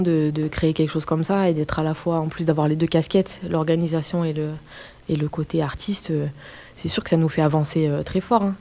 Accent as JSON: {"language": "French", "country": "South Korea", "said": "moi, je viens de la Corée, hein"}